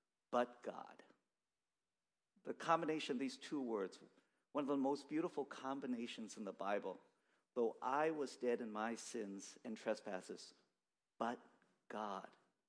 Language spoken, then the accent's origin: English; San Francisco, California, United States; I grew up primarily in the North Beach and Chinatown areas of San Francisco.